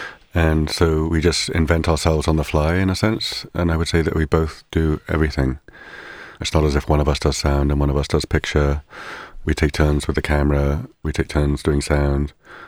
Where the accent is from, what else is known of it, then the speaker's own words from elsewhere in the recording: Liverpool, North West England, United Kingdom; moved away as an adult; I grew up in Liverpool, where my father was working in the ship industry, building ships and working in the port.